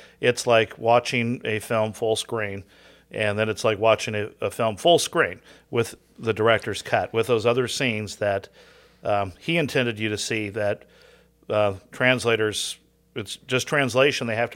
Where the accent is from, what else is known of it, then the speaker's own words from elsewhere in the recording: California, United States; they were my team because I grew up in Southern Cal